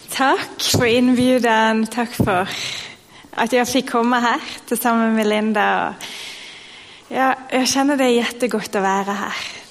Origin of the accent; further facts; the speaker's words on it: Bergen, Vestland, Norway; now in Sweden; jag kommer ju från Norge, från Bergen, västkusten av Norge.